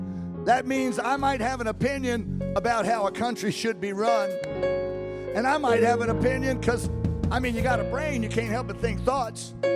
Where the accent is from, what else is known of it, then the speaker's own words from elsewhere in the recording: Louisiana, United States; I'm from South Louisiana, and it's full of heavy industrial work. And the unions are really big.